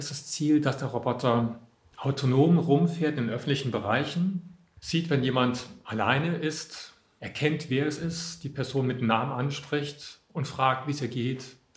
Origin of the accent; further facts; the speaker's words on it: Munich, Bavaria, Germany; Ich komme aus München.